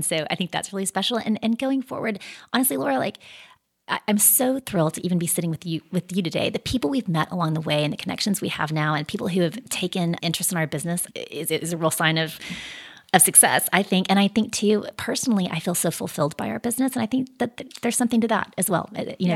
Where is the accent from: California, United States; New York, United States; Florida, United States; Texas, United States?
Texas, United States; One is that we, you know, we're from West Texas. Everyone worships